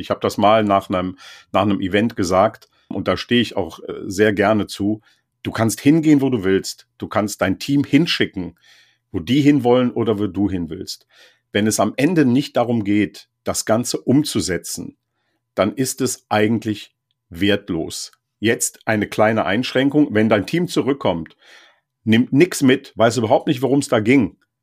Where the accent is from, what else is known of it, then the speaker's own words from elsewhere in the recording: North Rhine-Westphalia, Germany; ich komme ja aus dem Rheinland, auch obwohl ich an der Nordsee wohne.